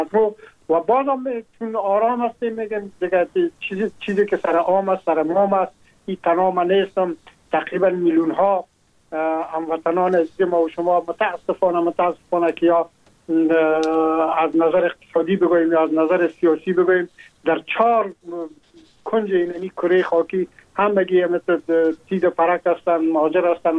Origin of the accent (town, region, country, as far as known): Afghanistan; moved away as an adult; now in France